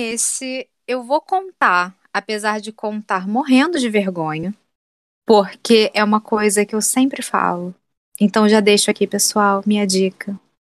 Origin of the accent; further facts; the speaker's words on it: Brazil; E falou assim: você é brasileira? Aí eu falei: brasileira sou brasileira.